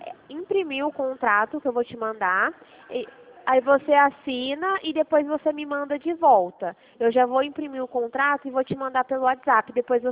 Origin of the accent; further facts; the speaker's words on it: Dracena, São Paulo, Brazil; Eu sou daqui de Dracena